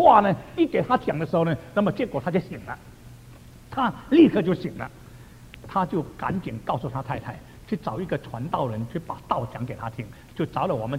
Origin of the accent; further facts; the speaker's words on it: China; 我们中国人呢、啊，好像约翰福音书第一章